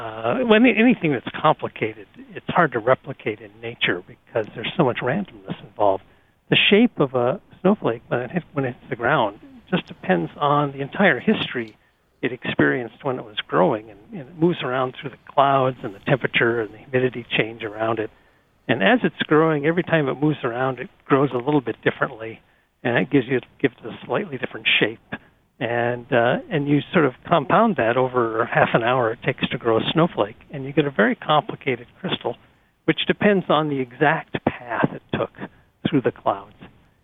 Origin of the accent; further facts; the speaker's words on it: North Dakota, United States; I grew up in North Dakota where we have a lot of snow, and I never really noticed any of it.